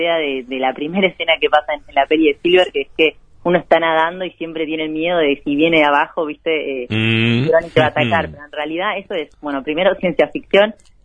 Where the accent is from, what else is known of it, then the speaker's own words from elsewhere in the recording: Argentina; now in Bocas del Toro, Panama; Sí, yo soy argentina, pero tengo base en Panamá, en una isla chiquitita del Caribe que se llama Bocas del Toro